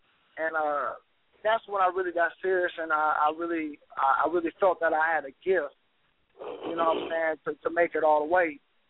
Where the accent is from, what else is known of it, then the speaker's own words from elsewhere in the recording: Columbus, Georgia, United States; also born or lived in Atlanta; Okay, I'm from Columbus, Georgia. You know what I'm saying? I stay and I represent the ATL too, cause I stayed there also.